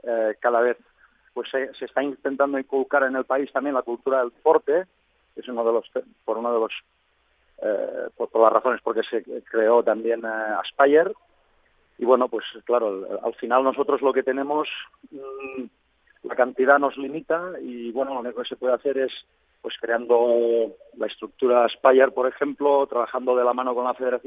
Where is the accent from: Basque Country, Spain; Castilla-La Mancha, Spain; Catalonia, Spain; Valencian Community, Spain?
Catalonia, Spain; Barcelona; yo nací en Barcelona, soy de Barcelona.